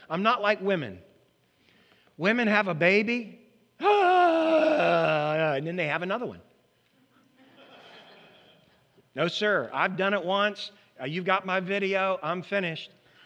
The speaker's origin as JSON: {"language": "English", "country": "United States", "said": "because I'm an American, I said to myself"}